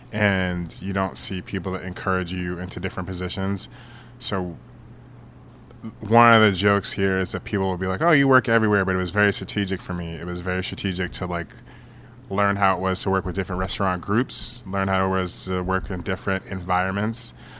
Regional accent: New York, United States; And also, I'm from New York.

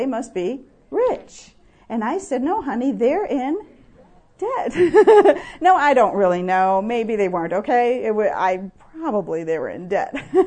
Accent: Wisconsin, United States; also born or lived in Cincinnati; I'm from Cincinnati. I grew up in Wisconsin, but now I say y'all.

